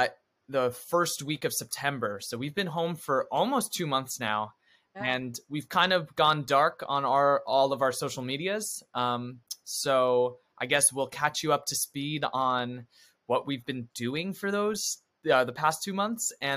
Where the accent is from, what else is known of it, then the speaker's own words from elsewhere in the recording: New Jersey, United States; since we're from Jersey, we have Taylor ham, egg and cheese